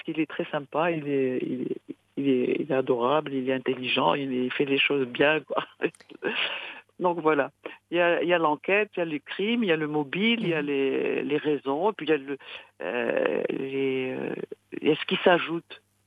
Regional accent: Morocco; on est marocain

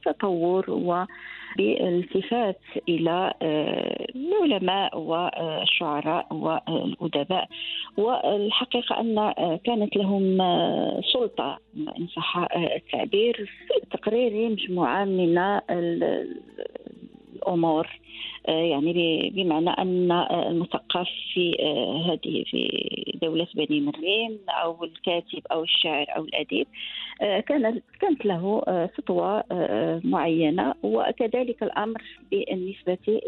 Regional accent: Morocco; نحن كمغاربة ننتمي إلى هذه الدولة العريقة وإلى هذا التراث يعني الجميل والأصيل

